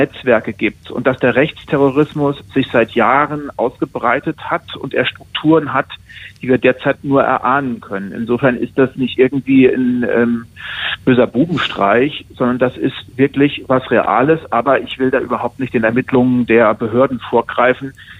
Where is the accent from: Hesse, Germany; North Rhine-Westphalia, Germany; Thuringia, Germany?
Hesse, Germany; denn ich komme aus einer Region, aus Hessen